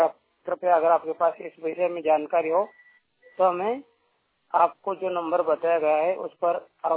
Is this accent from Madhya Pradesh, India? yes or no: yes; Biaora, Madhya Pradesh, India; ग्राम पंचायत खजुरिया तहसील ब्यावरा जिला अजगढ़ मध्य प्रदेश का निवासी हूँ।